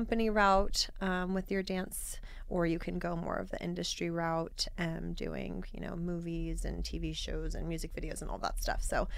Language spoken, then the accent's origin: English; Overland Park, Kansas, United States; So I grew up in Kansas, Overland Park, Kansas. I, you know, just like a Midwest gal doing Midwest things.